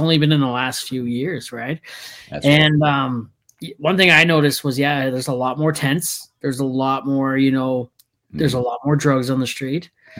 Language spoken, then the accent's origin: English; Ontario, Canada; now in Edmonton, Canada; We came from Ontario. We went to BC, Saskatchewan, Edmonton. Lived here for 6 years, and then we moved back to Ontario for a little bit. And then when we came back, we went to Calgary, right? And we were there for 2 years.